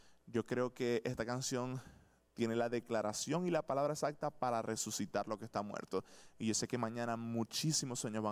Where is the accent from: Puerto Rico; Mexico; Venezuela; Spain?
Venezuela; moved away; nos fuimos de Venezuela a República Dominicana aproximadamente 8 o 7 meses antes de que iniciara la pandemia.